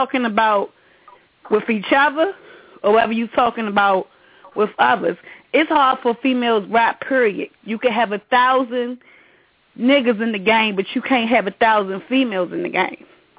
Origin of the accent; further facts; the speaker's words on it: Washington, District of Columbia, United States; I'm DC born and raised Trinidad, right? But I spit like I'm from New York